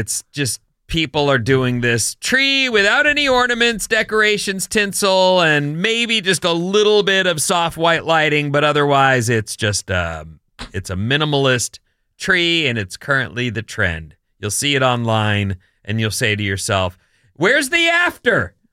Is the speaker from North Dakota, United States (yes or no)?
no; West Virginia, United States; now in California, United States; we're both from West Virginia.